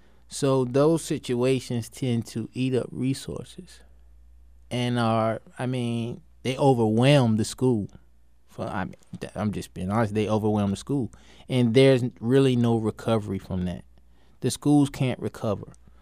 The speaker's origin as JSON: {"language": "English", "town": "Wilmington", "country": "United States", "tie": "born or raised there", "said": "One thing that I know from growing up in Wilmington and going to school in Wilmington"}